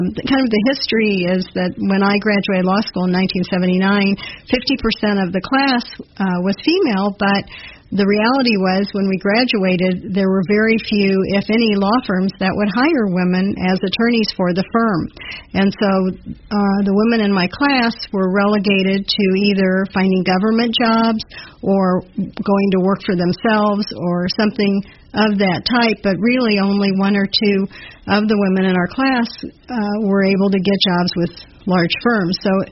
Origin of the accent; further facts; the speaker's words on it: Kansas City, Missouri, United States; Well, born and raised in Kansas City, went away to college, but came back to law school at UMKC Law School